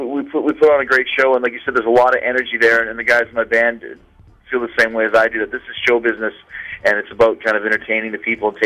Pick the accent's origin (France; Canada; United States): Canada; Winnipeg, Manitoba; growing up in Winnipeg, Canada, there wasn't a lot of options for music.